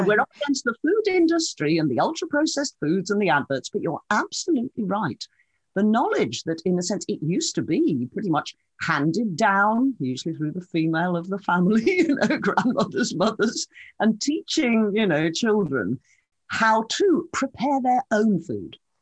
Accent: East Midlands, United Kingdom; I grew up in Derbyshire

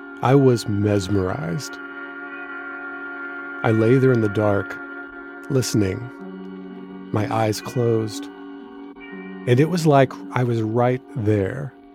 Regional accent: Texas, United States; accent: Texas; also born or lived in Dallas; That's a very twangy Texas accent. I was born in Dallas, in the neighborhood of Oak Cliff, and later my family moved to a small town about an hour away.

